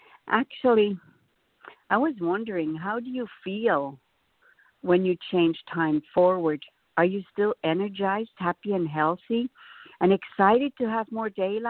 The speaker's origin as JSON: {"language": "English", "country": "Switzerland", "tie": "born or raised there", "said": "I know as a child, where I grew up in Switzerland"}